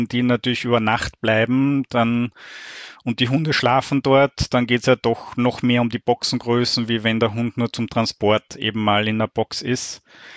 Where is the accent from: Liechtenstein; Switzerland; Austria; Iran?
Austria; Also so ist das zumindest auch bei uns in Österreich.